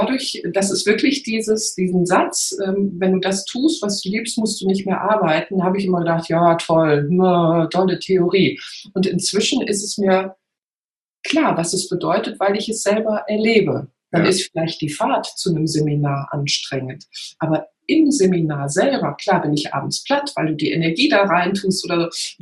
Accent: North Rhine-Westphalia, Germany; ich komme aus der Nähe von Köln und wir haben ja das kölsche Grundgesetz.

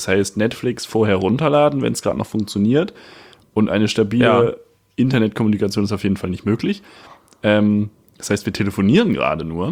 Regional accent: Northern Germany, Germany; was bei uns in Norddeutschland das Maritim ist

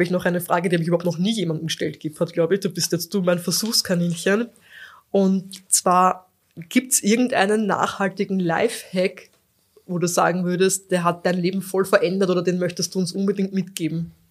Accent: Lower Austria, Austria; Wir sind beide aus dem Waldviertel.

